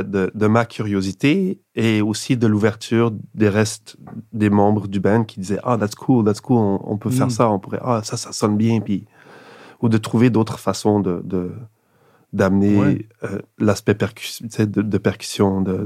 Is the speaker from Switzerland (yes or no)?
yes; Switzerland; peut-être que c'est mon enfance en Suisse, puis d'avoir grandi autour des vaches